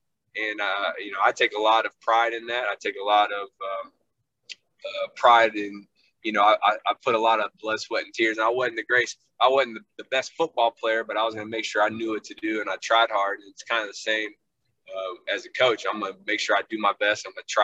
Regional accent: Lexington, Kentucky, United States; And so even though I grew up in Lexington, I'm growing up a Louisville fan because those are my brothers.

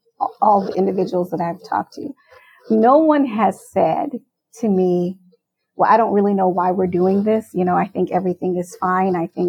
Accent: Omaha, Nebraska, United States; I mean, I come from Omaha, Nebraska, where I worked at a performing arts center that presented Broadway shows.

